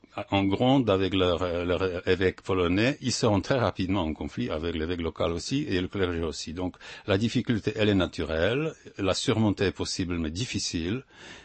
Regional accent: Moravia, Czechia; French is a second language; moved away; Je suis arrivé de la Moravie déchristianisée relativement, mais avec beaucoup de coutumes chrétiennes qui sont moraves, qui ne sont ni tchèques, ni silésiennes, sont moraves

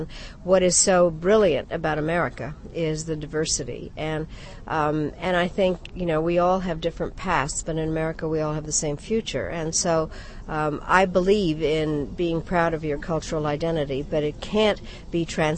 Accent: United States; I'm an American. Americans are a mixture of everything. But I'm proud to be a Czech American.

